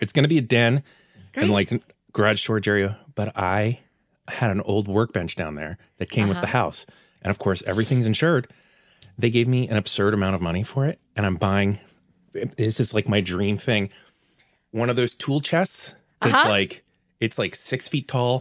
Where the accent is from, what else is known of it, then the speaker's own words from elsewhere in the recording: the South, United States; I didn't either, because we're from the South